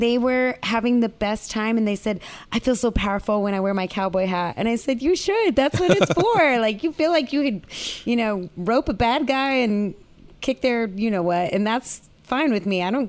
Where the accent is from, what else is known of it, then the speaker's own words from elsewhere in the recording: New Mexico, United States; I'm from New Mexico, and the same kind, my music mm-hmm. lately has been all about where I'm from.